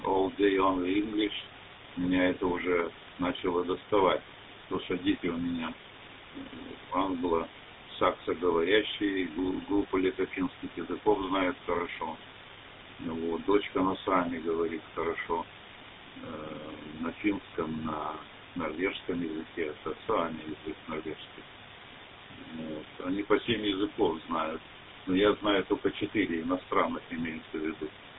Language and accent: Russian; Saratov, Saratov Oblast, Russia; moved away as an adult; я из Саратова просто уехал, детей забрал. Вот, перебрался в еврозону